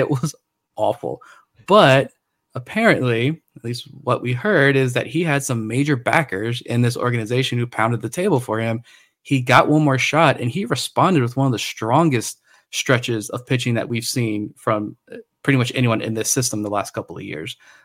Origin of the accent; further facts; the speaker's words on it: Suffolk, Virginia, United States; He grew up in Chesapeake. I grew up in Suffolk. I got love for the Hampton Roads guys.